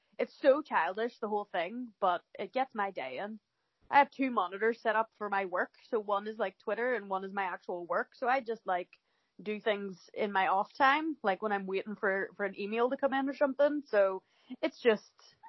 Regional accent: United States; moved away; See, I lived in America. I was born in America and lived there until 98. And then whenever we moved here, you couldn't get WCW.

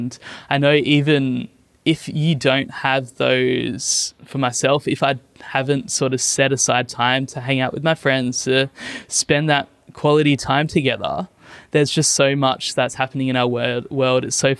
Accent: Australia; Yes, I am Australian.

